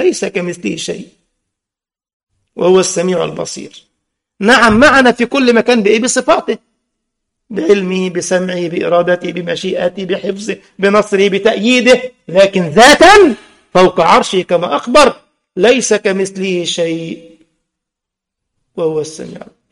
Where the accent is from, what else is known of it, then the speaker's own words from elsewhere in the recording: Egypt; ده رئيس وزراء خارجيه امريكا بيروح لمولد البدو عندنا في مصر يا راجل